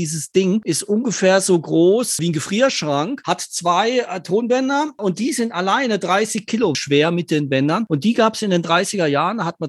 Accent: Ludwigshafen, Rhineland-Palatinate, Germany; Ich komme aus Ludwigshafen.

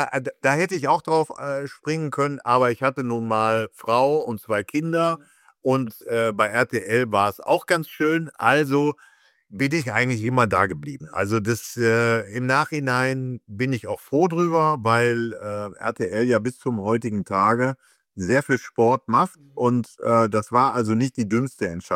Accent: Wuppertal, North Rhine-Westphalia, Germany; Ich bin ja gebürtiger Wuppertaler.

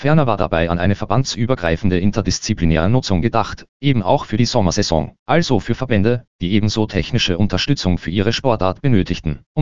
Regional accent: Clausthal-Zellerfeld, Lower Saxony, Germany; born there; hatte also sein Amt als Bürgermeister meiner Geburtsstadt der Berg- und Universitätsstadt Clausthal-Zellerfeld abgegeben.

